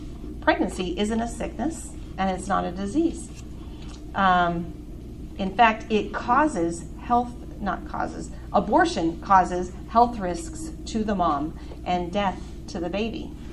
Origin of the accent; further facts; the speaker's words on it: Colorado, United States; Colorado, of all places, my home state, they're crazy.